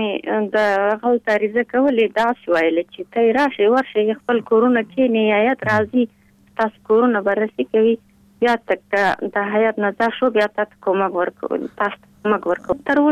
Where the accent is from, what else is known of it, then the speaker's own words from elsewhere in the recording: Tala wa Barfak, Baghlan, Afghanistan; now in Pul-e Khumri, Afghanistan; موږ د ولسوالۍ طالب وسک نه مهاجر شوې، دلته د پلخمری کې راغلي